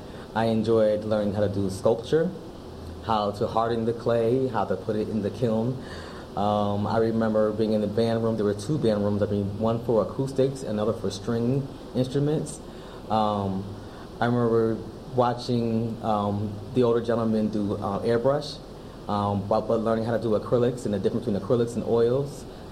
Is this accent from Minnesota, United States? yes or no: no; Stratford, Connecticut, United States; also born or lived in Bridgeport / New Haven; I grew up in Stratford, Connecticut. Also, I guess partly in Bridgeport as well, with family in both cities. I also spent some time living in New Haven for about 6 years in my youth, from age 6 to age 12.